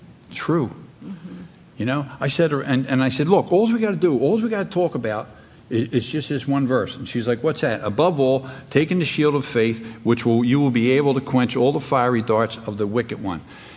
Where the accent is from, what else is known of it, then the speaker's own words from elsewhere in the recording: Philadelphia, Pennsylvania, United States; I'm from Kensington.